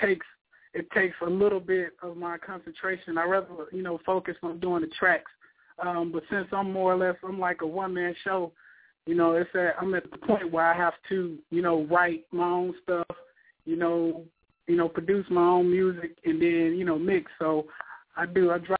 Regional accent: Arkansas, United States; now in Dallas, United States; Actually, right now I'm in Texas. This is where I live right now. I'm originally from Arkansas. But, yeah, I'm out here in Dallas.

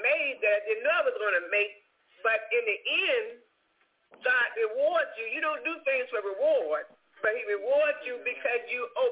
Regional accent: Virginia, United States; We're from the country. I grew up in Virginia. Everybody knew everybody.

